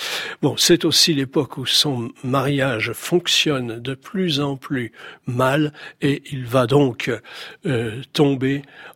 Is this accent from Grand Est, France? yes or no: yes; Reims, Grand Est, France; born there; J'en parle avec certaine émotion puisque moi je suis né à Reims.